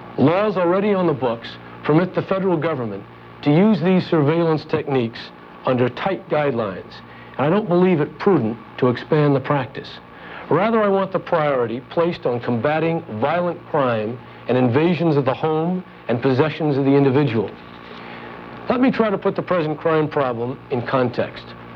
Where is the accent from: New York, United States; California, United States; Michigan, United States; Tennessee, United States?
California, United States; San Francisco; When I was growing up in San Francisco, my father was the district attorney